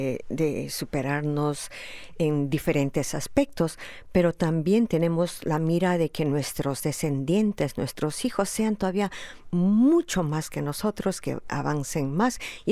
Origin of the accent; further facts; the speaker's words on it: Peru; moved away; Por ejemplo, en mi país, yo sé que no sé, en Perú, no se practica mucho esta costumbre de donar órganos.